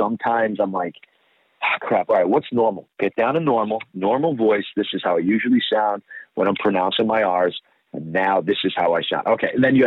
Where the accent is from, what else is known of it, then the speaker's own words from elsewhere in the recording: Boston, Massachusetts, United States; accent: Boston; And I'm from Boston, and like if I'm back in Boston at a bar, this is exactly how I'm going to sound. Like I have a thick Boston accent if I'm not hiding it, you know.